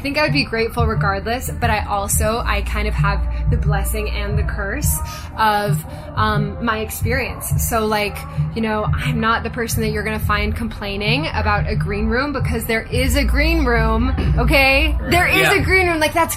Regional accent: Japan; also born or lived in London / Hong Kong; now in Los Angeles, United States; So I was born in London, but I grew up in Japan and Hong Kong.

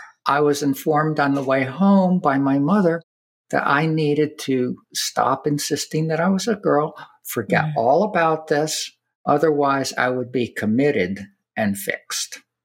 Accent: Fishkill, New York, United States; also born or lived in Jacksonville, Texas; I grew up in Fishkill, New York. I was actually born in Jacksonville, Texas, which is where my mother grew up and lived, East Texas farm.

